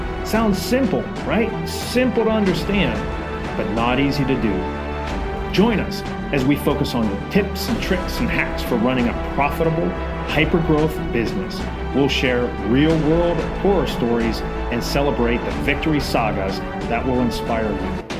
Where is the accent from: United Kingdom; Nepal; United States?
United Kingdom; England; I'm so English.